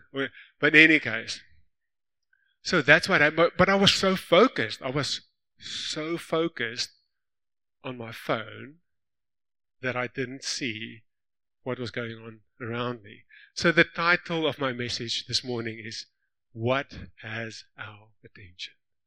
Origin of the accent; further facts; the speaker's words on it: Lichtenburg, North West, South Africa; I grew up in Lichtenburg with Louis. Louis, yes, Lichtenburg. So we were in the same high school, Lichtenburg High School. I grew up in a place called Lichtenburg.